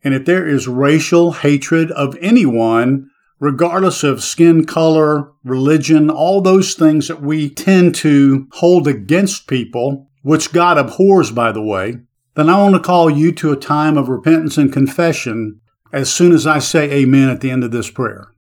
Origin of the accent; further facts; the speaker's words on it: the South, United States; I grew up in the South in a world of unbelievable racism and hatred of whites toward blacks.